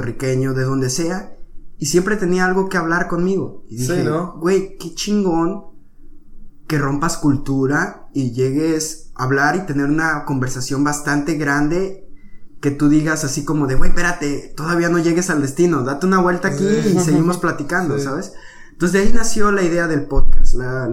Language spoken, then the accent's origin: Spanish; Mexico; Yo soy mexicano, somos de otra frontera.